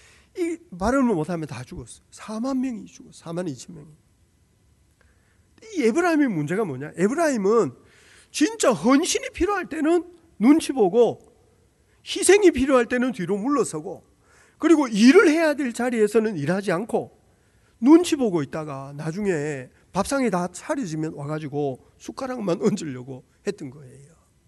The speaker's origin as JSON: {"language": "Korean", "region": "Gyeongsang", "country": "South Korea", "said": "제가 경상도 출신이라고."}